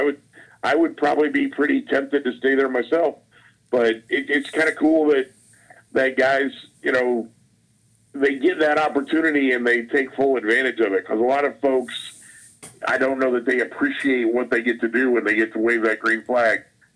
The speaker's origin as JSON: {"language": "English", "town": "Indianapolis", "region": "Indiana", "country": "United States", "tie": "born or raised there", "said": "I grew up in Indy."}